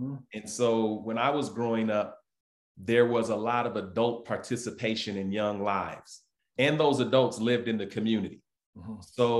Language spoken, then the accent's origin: English; Denver, Colorado, United States; Usually when I travel, most folks always say, they say, where are you from? I say, DC. And they say, oh, Chocolate City. And I say, no, Denver, Colorado. They say, you mean they're Black folks in Denver?